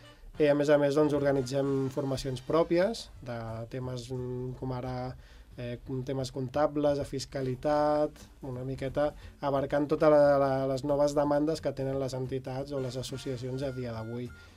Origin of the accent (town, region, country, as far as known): Sant Vicenç dels Horts, Catalonia, Spain; born or raised there